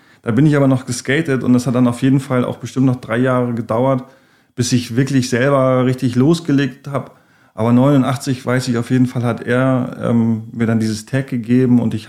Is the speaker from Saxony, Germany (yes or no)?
no; Hamburg, Germany; also für mich als Hamburger ist es irgendwie echt so gewesen